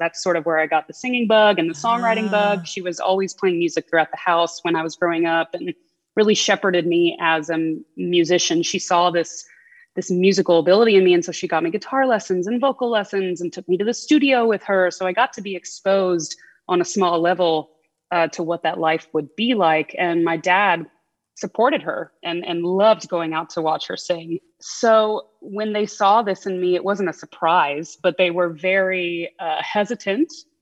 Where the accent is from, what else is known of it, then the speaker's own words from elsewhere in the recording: Houston, Texas, United States; I grew up in Houston, Texas, and it was a wonderful childhood.